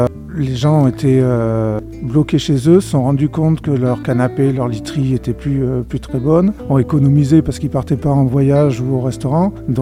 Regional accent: Bergerac, Nouvelle-Aquitaine, France; moved away as an adult; Alors, j'étais originaire de Bergerac, mais j'avais fait des études de marketing qui m'ont poussé à aller à Paris pour trouver un travail dans le marketing

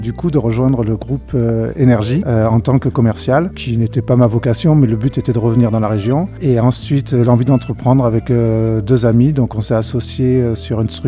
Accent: Bergerac, Nouvelle-Aquitaine, France; moved away as an adult; Alors, j'étais originaire de Bergerac, mais j'avais fait des études de marketing qui m'ont poussé à aller à Paris pour trouver un travail dans le marketing

